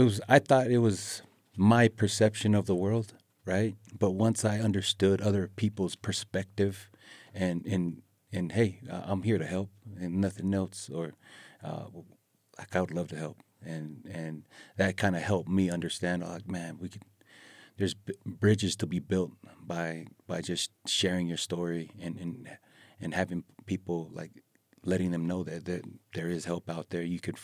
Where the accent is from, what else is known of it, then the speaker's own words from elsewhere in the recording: Salt Lake City, Utah, United States; I grew up in West Valley as well, and in Rose Park, those areas, right in the 801 up north.